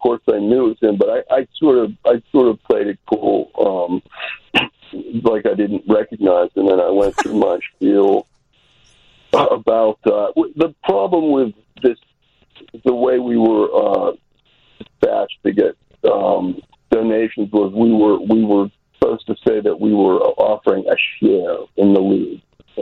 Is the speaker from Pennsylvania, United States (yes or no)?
yes; Pittsburgh, Pennsylvania, United States; But it turns out Mr. Rogers' Neighborhood was produced in my hometown, Pittsburgh.